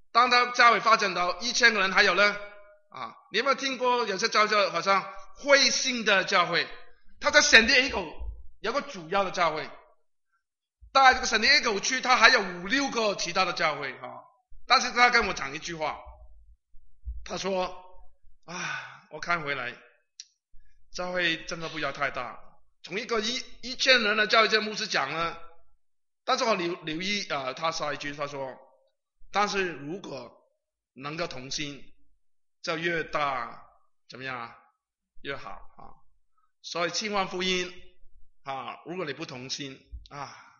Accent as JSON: {"language": "Chinese", "country": "Hong Kong", "said": "我先讲香港人吧，我们讲话很急的，我们是广东人嘛，"}